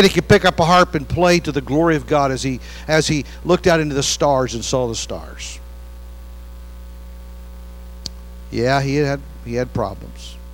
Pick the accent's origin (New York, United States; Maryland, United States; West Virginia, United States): West Virginia, United States; moved away as an adult; now in California, United States; You know, I grew up in West Virginia, and I left there, and then going back after I married